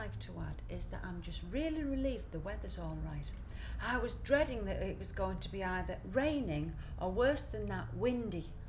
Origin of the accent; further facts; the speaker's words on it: Hartlepool, North East England, United Kingdom; also born or lived in Nottingham; I was born in Hartlepool and I grew up there until I went away to college and I went to Nottingham.